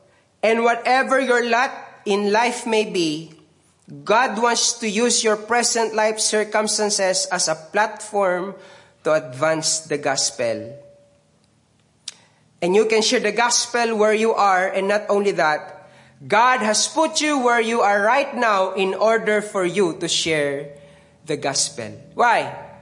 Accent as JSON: {"language": "English", "country": "Philippines", "said": "I said, I am from the Philippines."}